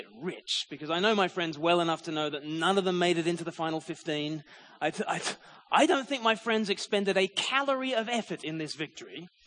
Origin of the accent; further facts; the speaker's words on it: Australia; now in United Kingdom; Because the thing is, as an Australian in the UK, I don't need to be aware of what's going on with sports scores